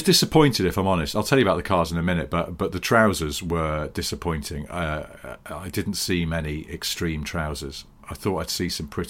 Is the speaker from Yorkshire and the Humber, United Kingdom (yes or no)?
no; Scotland, United Kingdom; Aye, but I am Scottish.